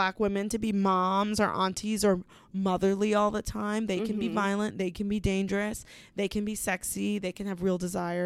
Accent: Jamaica; I'm an Aries and I'm Jamaican.

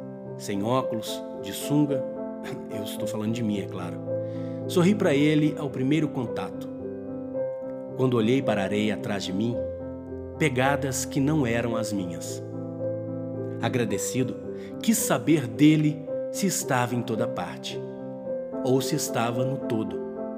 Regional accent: Brazil; born there; vim até a Costa do Descobrimento do Brasil, meu país natal, para entrevistá-lo.

